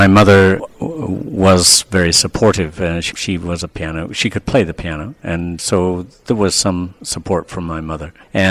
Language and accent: English; England, United Kingdom; I was born in England, and I went to school in England